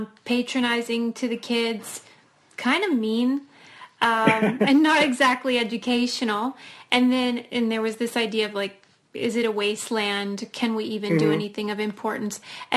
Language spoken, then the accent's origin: English; Pittsburgh, Pennsylvania, United States; Yes, I'm from Pittsburgh, so I'm a Fred Rogers enthusiast, and we all worship him here, especially.